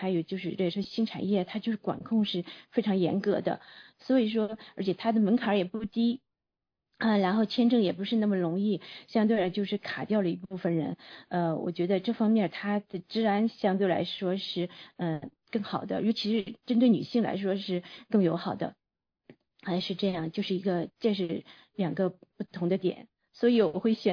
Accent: northern China, China; 因为我是北方人嘛

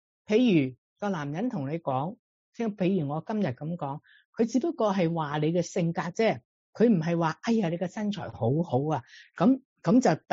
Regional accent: China; 嗱，咁我哋中国人有个好好嘅谚语嘅啫嘛

